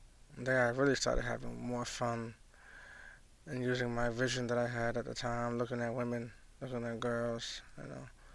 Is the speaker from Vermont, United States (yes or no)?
no; Bronx, New York, United States; I was born and raised in the Bronx. I'm still living in the Bronx.